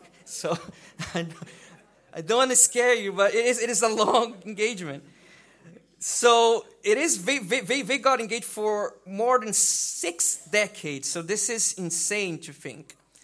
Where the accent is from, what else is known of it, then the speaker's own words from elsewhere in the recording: Brazil; And yes, I come from Brazil, and I don't know about here in the UK, but in Brazil, we sometimes have a problem, a situation.